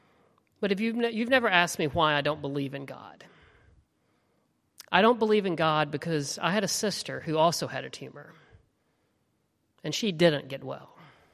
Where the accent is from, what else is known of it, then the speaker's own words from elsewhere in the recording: Alabama, United States; When I was in high school, growing up in Alabama in the heart of the Bible Belt